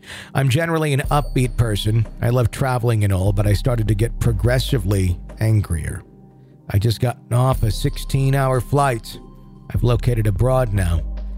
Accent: North Carolina, United States; For context, I grew up near Fort Fisher, North Carolina, which was near an important port during the Civil War, one of the last Confederate bases to fall.

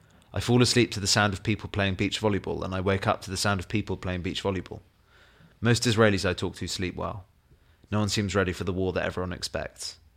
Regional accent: London, United Kingdom; One I speak to is fascinated I'm from London.

